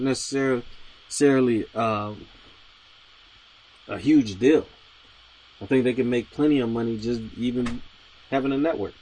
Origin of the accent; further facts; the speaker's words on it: North Carolina, United States; I'm from North Carolina.